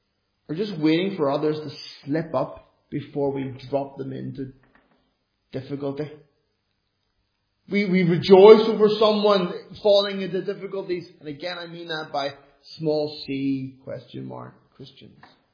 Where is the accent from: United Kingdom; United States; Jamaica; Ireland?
Ireland; I know I'm an Irishman.